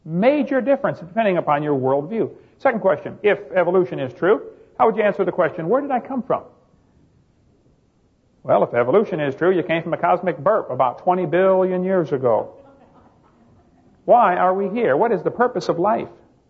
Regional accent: East Peoria, Illinois, United States; born or raised there

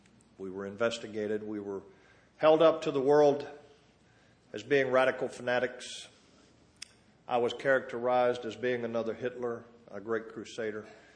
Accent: North Carolina, United States; I grew up around Cherry Point Marine Air Base.

